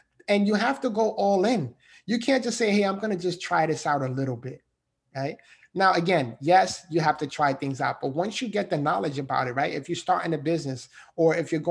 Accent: New York City, New York, United States; I grew up in the Bronx, New York.

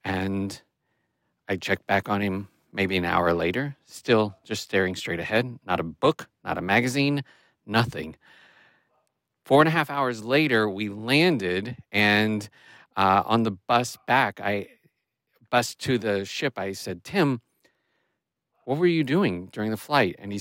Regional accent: Chicago, Illinois, United States; I'm from Chicago, Illinois. A longtime listener, first time recorder for the show.

